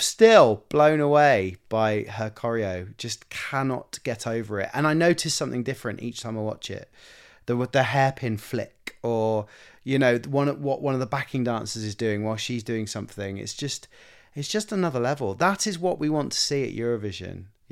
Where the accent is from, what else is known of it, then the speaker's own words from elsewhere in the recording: United Kingdom; that wasn't just me being British and being from the UK